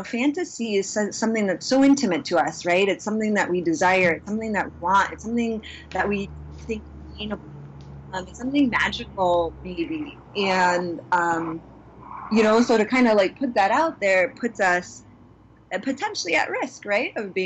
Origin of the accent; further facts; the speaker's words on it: United States; I am a Muslim. I grew up in America when I feel like in the late 70s, early 80s, like no one was talking about Muslims.